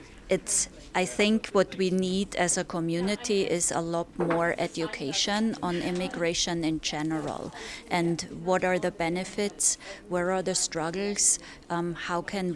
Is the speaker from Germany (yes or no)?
yes; Germany; moved away as an adult; now in Canada; I came in 2007. I'm from Germany originally, and I'm a super privileged newcomer